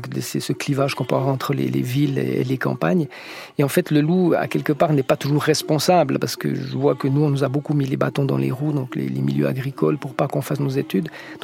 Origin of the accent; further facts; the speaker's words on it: France; Et en fait, chez nous, en France, on a une tradition